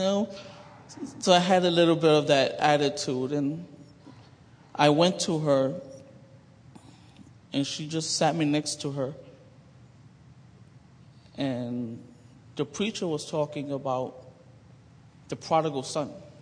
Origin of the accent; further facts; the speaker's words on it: New York, United States; but I'm a New Yorker. I've walked blocks. I've walked streets.